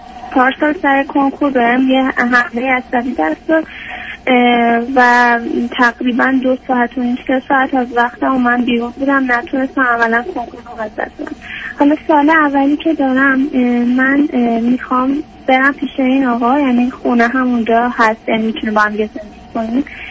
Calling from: Iran; من 26 سالمه، از ایران تماس میگیرم.

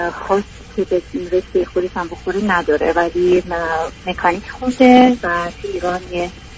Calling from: United States; من از امریکا هستم.

